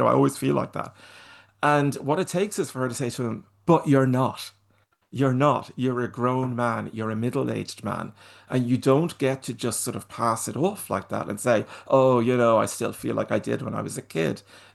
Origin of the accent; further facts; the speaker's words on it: Ireland; I mean, that's Welsh. I'm Irish.